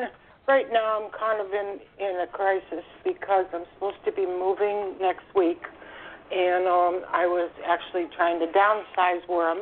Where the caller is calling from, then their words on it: Florida, United States; I'm calling from Florida.